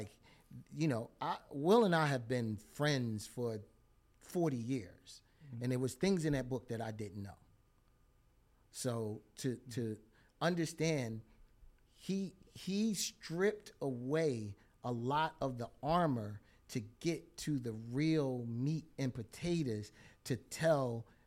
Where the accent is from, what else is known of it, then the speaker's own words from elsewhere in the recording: Philadelphia, Pennsylvania, United States; I consider myself a real true Philadelphian. I was born and raised in West Philly.